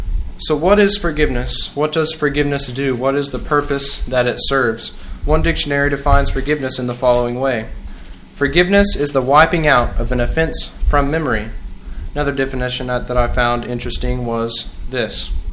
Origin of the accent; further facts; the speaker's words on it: Hico, Texas, United States; I'm from Hyco, Texas.